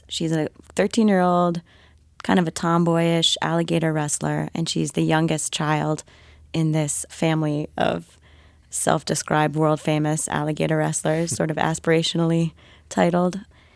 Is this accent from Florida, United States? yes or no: yes; Florida, United States; Well, so I grew up in South Florida, and that's sort of like the most theme parks per capita in the continental U.S.